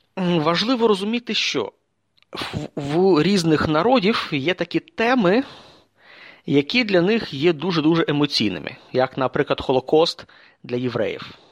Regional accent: Kamianske, Dnipropetrovsk Oblast, Ukraine; Сам я родом з Кам'янського, в нас є непоганий краєзнавчий музей там.

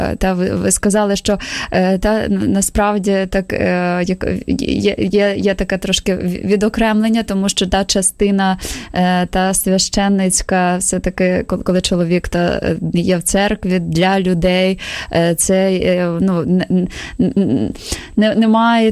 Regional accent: Zaporizhzhia, Zaporizhzhia Oblast, Ukraine; я з Запоріжжя, то відомо мені

